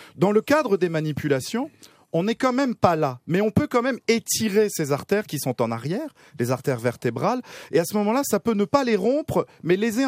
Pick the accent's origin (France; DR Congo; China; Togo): France; moved away; moi, je viens de la France